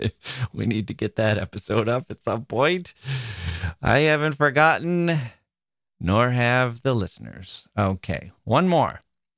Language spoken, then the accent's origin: English; Greece; English is a second language; moved away as an adult; now in Netherlands; I come from Greece, and this year I'm doing my master's in the Netherlands.